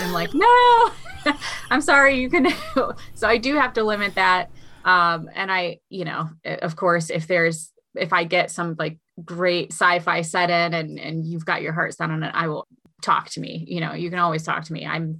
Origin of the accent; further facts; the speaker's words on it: Cuyahoga Falls, Ohio, United States; I grew up in the Falls and I love the river.